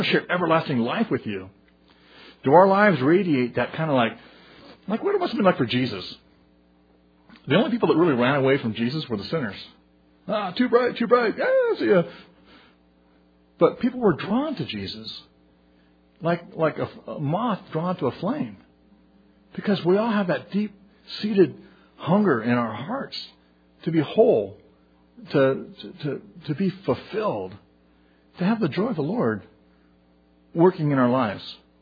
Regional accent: California, United States; yeah, we're from California.

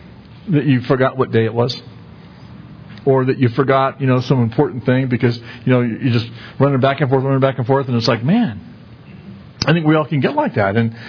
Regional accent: Missouri, United States; I'm from Missouri, man. You show me.

